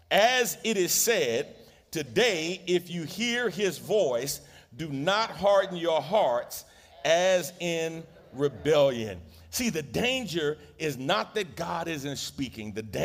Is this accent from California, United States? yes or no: no; New York, United States; man, you know, I'm from New York.